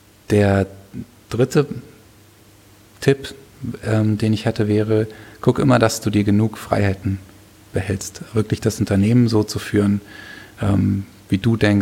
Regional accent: Falkenberg, Hesse, Germany; Nee, wir kommen aus Falkenberg. Ja, das ist doch hier bei Berlin. Nee, das nee, Falkenberg nee. In Hessen.

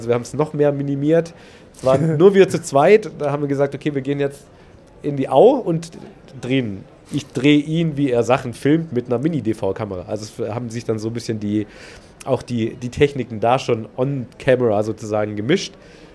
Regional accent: Albstadt, Baden-Württemberg, Germany; now in Ulm, Germany; Ich komme eigentlich aus Albstadt.

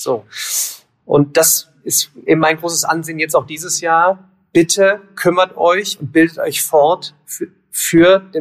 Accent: North Rhine-Westphalia, Germany; Und ich komme aus Remscheid-Solingen-Wuppertal, Bergisches Städtedreieck.

